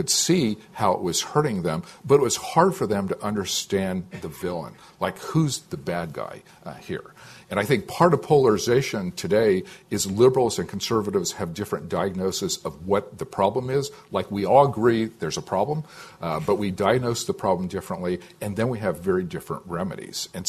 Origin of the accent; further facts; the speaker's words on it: Ohio, United States; where Trump won the election was in those Midwestern industrial states, including my home state of Ohio.